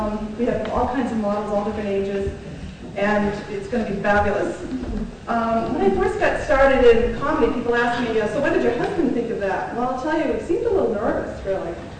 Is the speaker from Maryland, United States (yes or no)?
no; Leeds, Maine, United States; now in Cape Elizabeth, United States; Actually, I live in Cape Elizabeth. I grew up in Leeds.